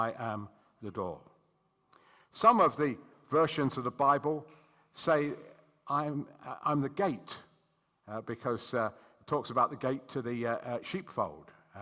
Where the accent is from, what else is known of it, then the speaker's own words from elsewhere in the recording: Hemel Hempstead, East of England, United Kingdom; when I was a boy growing up in Hemel, we had the scripture exam